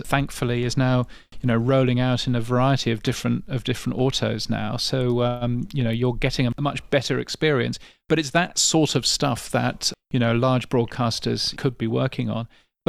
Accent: United Kingdom; And NPR, to me, as a Brit, is incomprehensible.

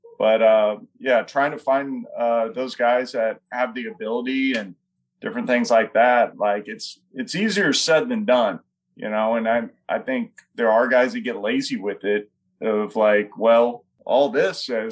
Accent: Oklahoma, United States; But yeah, I grew up in Oklahoma and, you know, my mom's side of the family are part of the Cherokee Nation

